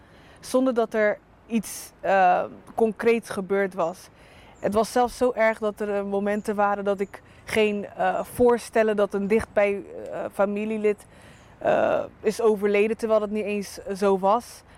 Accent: Rotterdam, South Holland, Netherlands; ik kom uit Rotterdam.

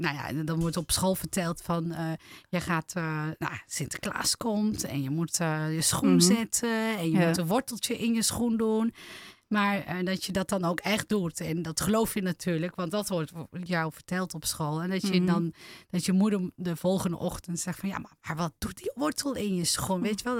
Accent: Turkey; Ik ben Turks. Yeah. En mijn ouders zijn gastarbeiders.

